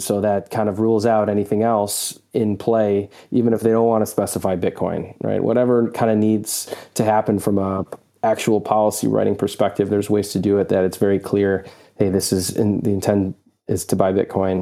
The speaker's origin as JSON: {"language": "English", "region": "Illinois", "country": "United States", "said": "And I would hope to see my home state of Illinois make a little bit more progress."}